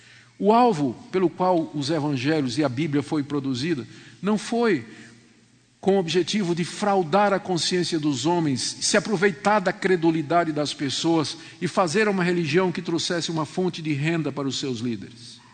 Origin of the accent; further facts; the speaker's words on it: Pernambuco, Brazil; also born or lived in João Pessoa, Paraíba / Ceará; Eu sou nordestino, nasci em João Pessoa, na Paraíba, me criei em Pernambuco, passei um tempo no Ceará, e no Ceará eu morei no Crato e no Juazeiro, terra do Padre Cis.